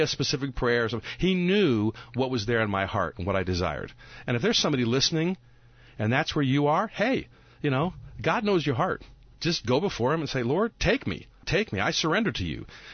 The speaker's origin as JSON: {"language": "English", "town": "Omaha", "region": "Nebraska", "country": "United States", "tie": "born or raised there", "said": "I grew up in Omaha."}